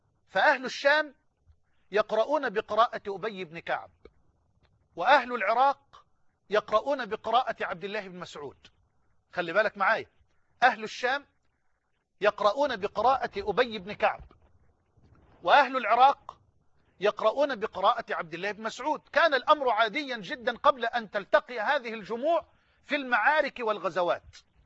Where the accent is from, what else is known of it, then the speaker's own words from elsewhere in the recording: Egypt; خنقه، يعني خده كده من الطوق بلغتنا كمصريين